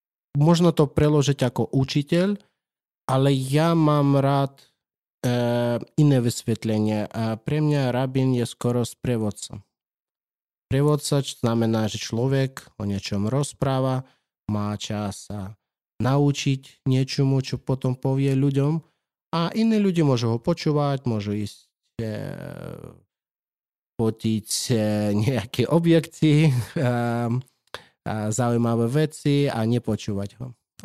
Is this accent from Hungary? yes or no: no; Ukraine; moved away as an adult; also born or lived in Crimea; now in Bratislava, Slovakia; a som pôvodom z Ukrajiny a predtým ako som prišiel na Slovensko, som pôsobil na Kryme, bol rabinom tam